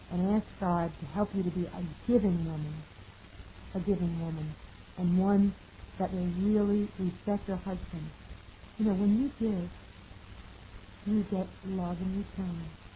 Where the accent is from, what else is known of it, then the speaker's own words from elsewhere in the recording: New York, United States; I was from New York, and I didn't know how to cook beans with bacon in it